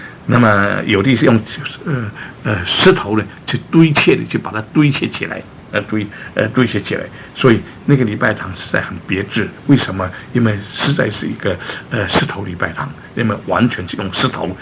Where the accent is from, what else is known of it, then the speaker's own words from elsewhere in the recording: China; 他看见我们是中国人，因为船只有我们是中国人